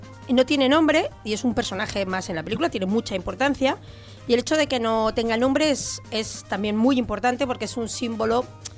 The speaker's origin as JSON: {"language": "Spanish", "region": "Catalonia", "country": "Spain", "said": "Soy catalana."}